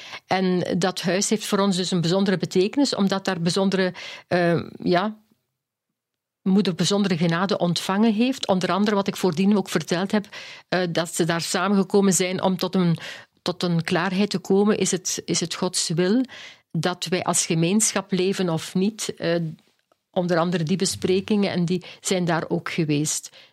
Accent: Limburg, Netherlands; Ik ben afkomstig eigenlijk van Limburg.

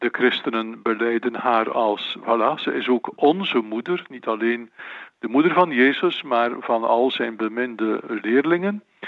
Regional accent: Ostend, West Flanders, Belgium; ik ben een West-Vlaming, geboren in Oostende in 1957. Dan kan men uitrekenen hoe jong ik nog ben.

